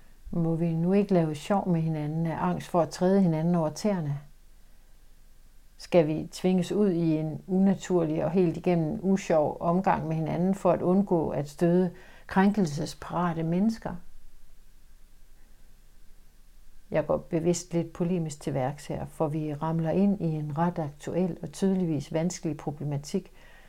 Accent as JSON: {"language": "Danish", "town": "Ikast", "region": "Central Denmark Region", "country": "Denmark", "tie": "born or raised there", "said": "Ikast, 1971. Jeg står i køkkenet i mit barndomshjem. Jeg er 8 år gammel."}